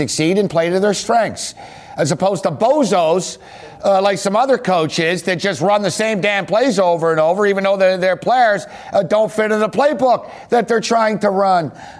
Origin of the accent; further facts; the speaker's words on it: Montreal, Quebec, Canada; it's sort of like I was growing up in Montreal in the 70s, man.